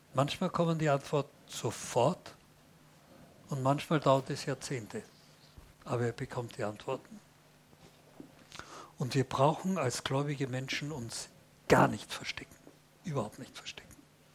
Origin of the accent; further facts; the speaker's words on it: Vienna, Austria; ich bin ja Wiener, ich bin ja stolz, Wiener zu sein